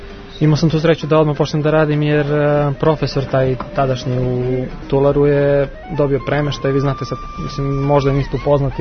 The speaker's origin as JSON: {"language": "Serbian", "town": "Medveđa", "region": "Southern and Eastern Serbia", "country": "Serbia", "said": "Ne, ja sam iz Medveđe."}